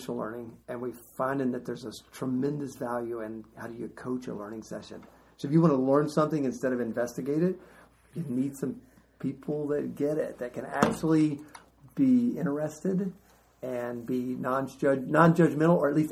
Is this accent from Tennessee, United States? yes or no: yes; Tennessee, United States; Well, I know I'm doing it right because I'm from Tennessee, and that just kind of naturally makes it right.